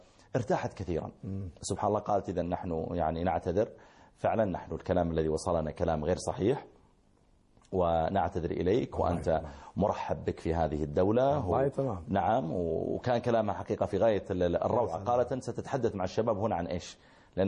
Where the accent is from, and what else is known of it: Saudi Arabia